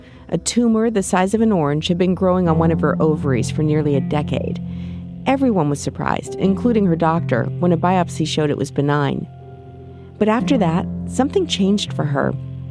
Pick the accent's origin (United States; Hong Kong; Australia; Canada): Canada; Winnipeg, Manitoba; Lori lives in Winnipeg, my hometown, about a 5-minute drive from my mom's apartment.